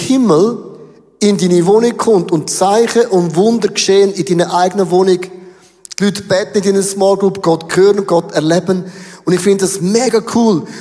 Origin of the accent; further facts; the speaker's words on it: Switzerland; Neben den Deutschen sind wir Schweizer Latinos.